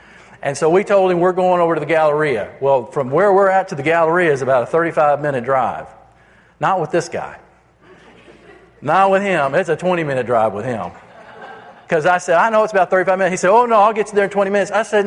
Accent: Dallas, Texas, United States; I'm not from Houston. I'm from Dallas. God love and bless me.

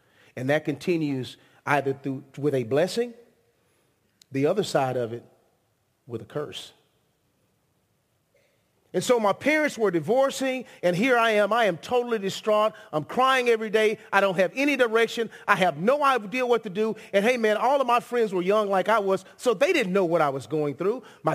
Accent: Grand Prairie, Texas, United States; I'm from here in Arlington. I grew up here in Arlington. I grew up in Grand Prairie, but I went to school here in Arlington, Texas.

